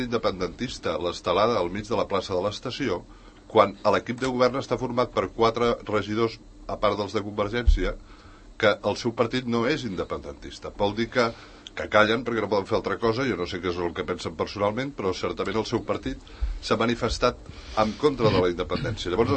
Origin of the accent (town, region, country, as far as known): Catalonia, Spain